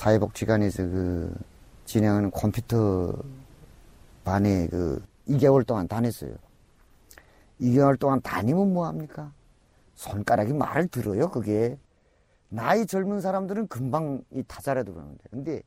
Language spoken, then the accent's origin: Korean; North Korea; now in South Korea; 우리 북한에서 온 사람들을